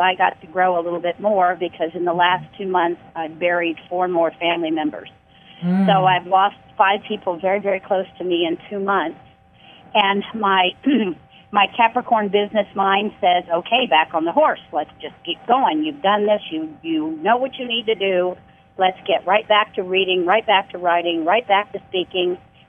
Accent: Florida, United States; from Florida.

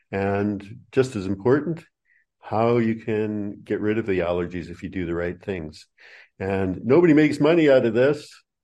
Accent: Canada; moved away as an adult; also born or lived in New Zealand; now in Australia; the reason I don't speak with the proper Australian twist to my accent is because I have only lived here in Australia for 12 years now. Prior to that, I lived in New Zealand. And before that, I lived in Canada.

